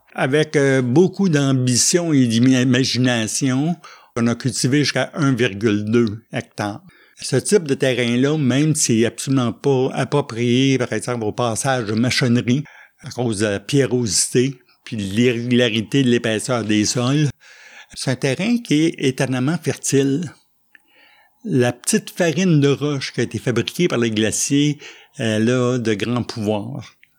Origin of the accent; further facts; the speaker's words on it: Longueuil, Quebec, Canada; also born or lived in Rimouski; Je suis natif de Longueuil, mais j'ai fait le gros de mes études à Rimouski.